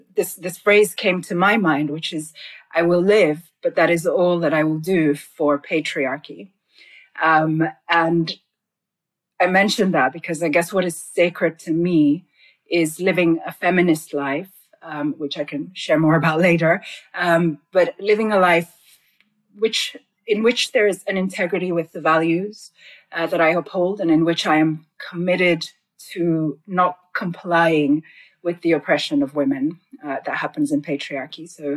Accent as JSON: {"language": "English", "region": "Lagos", "country": "Nigeria", "tie": "born or raised there", "said": "So I grew up in Lagos in Nigeria, which is a very cosmopolitan city."}